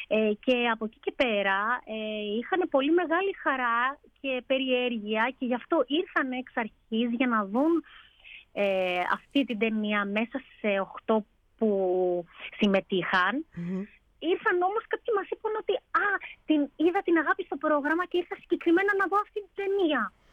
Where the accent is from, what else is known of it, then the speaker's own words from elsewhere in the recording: Miami, Florida, United States; επειδή γεννήθηκα και μεγάλωσα στο Μαϊάμι